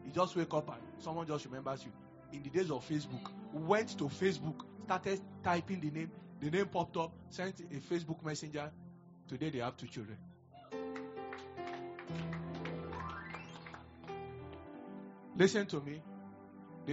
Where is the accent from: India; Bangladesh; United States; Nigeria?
Nigeria; Because I'm a Nigerian.